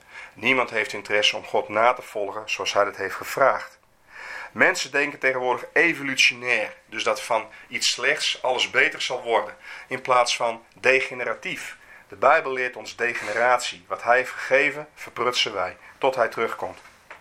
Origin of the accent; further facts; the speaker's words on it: Leeuwarden, Friesland, Netherlands; Ik kom uit Leeuwarden. Ik had vroeger les op het gymnasium